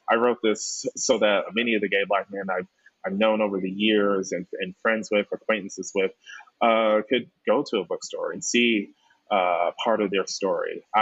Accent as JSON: {"language": "English", "town": "Detroit", "region": "Michigan", "country": "United States", "tie": "born or raised there", "said": "to just tell a story about my hometown, tell a story about Black identity, queer identity that I hope resonates with folks that live in the intersections of those two things. It's a story about three gay Black men in Detroit"}